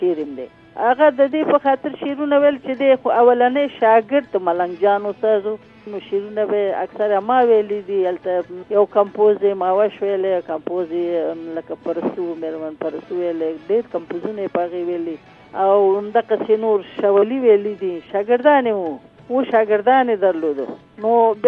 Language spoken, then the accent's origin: Pashto; Afghanistan; moved away; هغه ټایم باندې چې زه د افغانستان نه رالم تقریبا یو درې میاشتې خو زه په پیښور کې وم